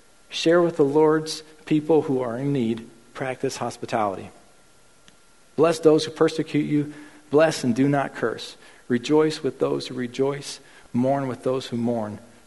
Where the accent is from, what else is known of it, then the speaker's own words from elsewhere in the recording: Argentina; You know, growing up in Argentina, I think there was three things in my life that I always did.